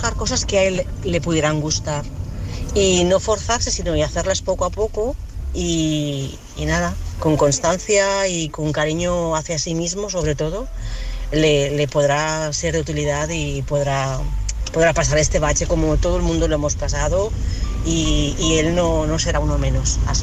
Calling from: Valencia, Valencian Community, Spain; Soy la corresponsal de Valencia.

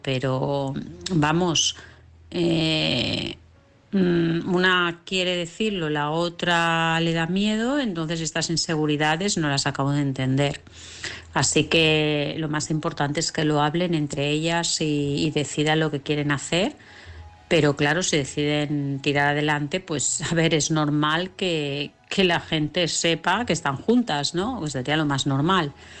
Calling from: Vilassar, Catalonia, Spain; de Vilasá.

